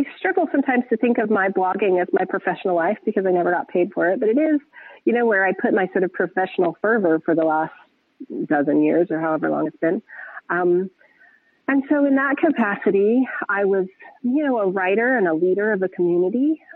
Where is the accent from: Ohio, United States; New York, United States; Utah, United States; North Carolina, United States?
Utah, United States; I grew up in Utah, as one might expect, and had a pretty traditional mainstream LDS Mormon upbringing.